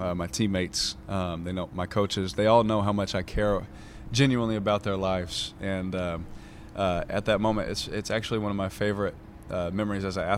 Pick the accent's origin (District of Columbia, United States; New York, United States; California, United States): California, United States; Bakersfield; also born or lived in Fresno / Houston; I'm from Fresno. I was born in Fresno, grew up in Bakersfield and Houston a little bit